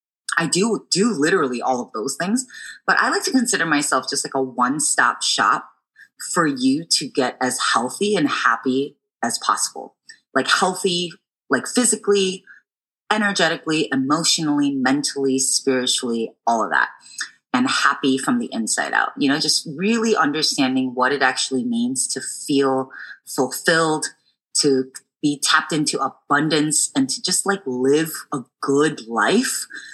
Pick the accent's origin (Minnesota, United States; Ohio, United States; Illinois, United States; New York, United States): Illinois, United States; Chicago; now in San Francisco, United States; I'm a Korean American daughter of immigrants. I was born and raised in Chicago. I currently live in San Francisco. I've been out here since 2007.